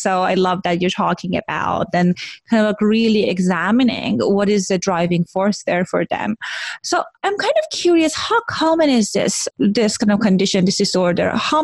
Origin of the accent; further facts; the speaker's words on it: Iran; I'm Iranian and I grew up in Iran.